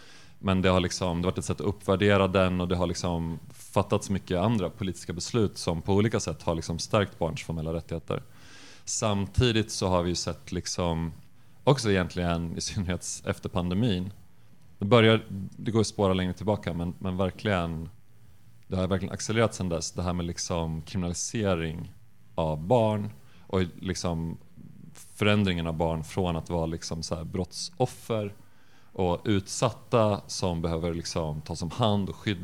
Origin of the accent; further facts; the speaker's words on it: Uppsala, Uppsala County, Sweden; Nu i min hemstad Uppsala